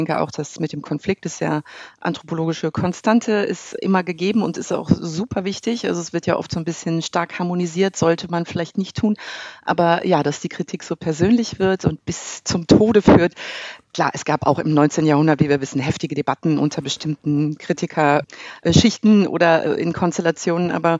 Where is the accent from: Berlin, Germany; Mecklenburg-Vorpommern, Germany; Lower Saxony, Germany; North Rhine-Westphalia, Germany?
North Rhine-Westphalia, Germany; Ich komme aus Ostwestfalen, was soll ich tun?